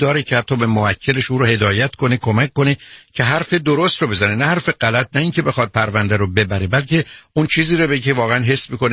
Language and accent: Persian; Iran; ما که از ایران آمدیم